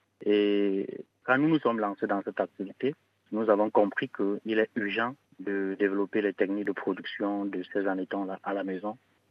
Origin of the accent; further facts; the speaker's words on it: Cameroon; très prisés chez nous ici, au Cameroun, et comme partout d'ailleurs en Afrique et même dans le monde. Chez nous au Cameroun, déjà, on les appelle le phosphe.